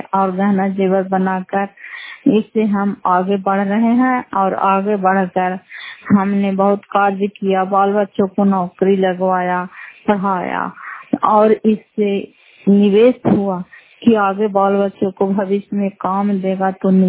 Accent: Fatehpur, Bihar, India; घर फतेहपुर पंचायत मकरौता जिला नालंदा करायपत्रा ब्लॉक की निवासी हूँ।

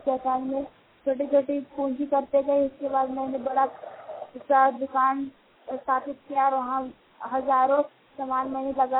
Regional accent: Deori, India; मैं देवरी से रहने वाली हूँ

